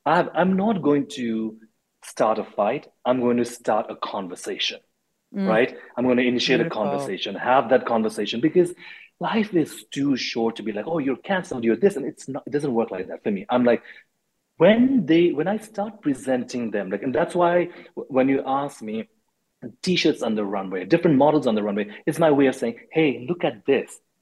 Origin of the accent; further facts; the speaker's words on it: Nepal; also born or lived in India; You know, I grew up in Nepal and in India.